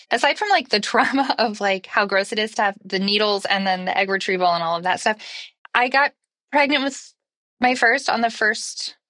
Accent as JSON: {"language": "English", "region": "Oklahoma", "country": "United States", "said": "And I'm from Oklahoma. And so we like to get married."}